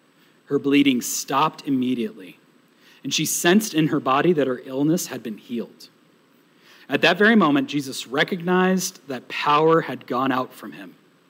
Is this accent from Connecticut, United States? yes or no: no; Boston, Massachusetts, United States; I was raised in Boston, Massachusetts